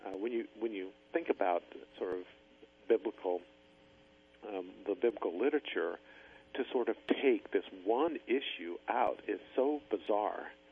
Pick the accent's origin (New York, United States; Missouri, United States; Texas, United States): Missouri, United States; But as I sort of began to see a wider world beyond where I grew up in Missouri about religion